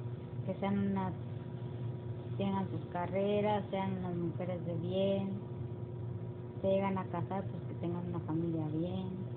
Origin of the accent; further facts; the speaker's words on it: Salvatierra, Guanajuato, Mexico; born there; Salvatierra, Guanajuato.